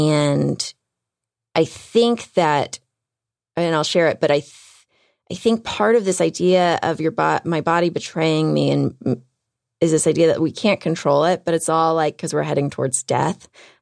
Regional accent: Houston, Texas, United States; I was able to fly to Houston to see the best oncologists and because I'm from Houston and that that I had the most incredible friends backing me up.

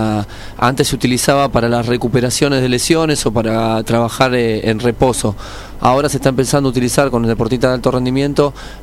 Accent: Argentina; como todo argentino que va a cualquier competencia

